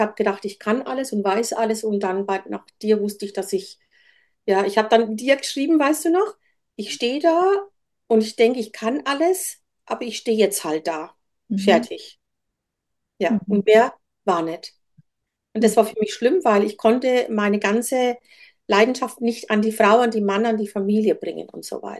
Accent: Rhön, Germany; Ich komme aus der Rhön

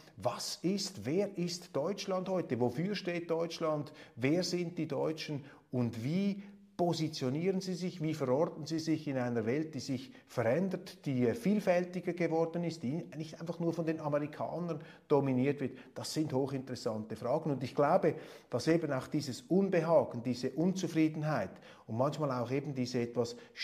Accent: Switzerland; Und auch da sage ich als Schweizer, das kann nicht der Weg, das kann nicht die Lösung sein.

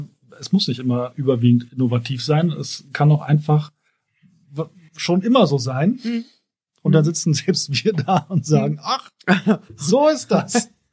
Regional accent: Berlin, Germany; Ich komme aus Berlin, ich kann das nicht.

